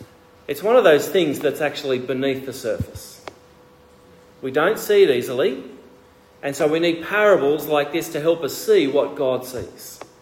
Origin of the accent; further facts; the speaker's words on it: Australia; also born or lived in Ecuador; I know, because in Ecuador, my values as an Australian were being smashed all the time.